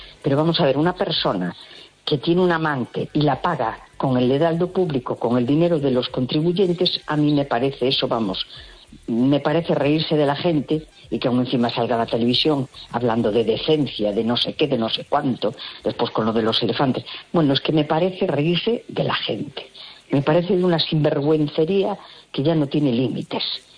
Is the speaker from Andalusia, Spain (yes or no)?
no; A Coruña, Galicia, Spain; de La Coruña.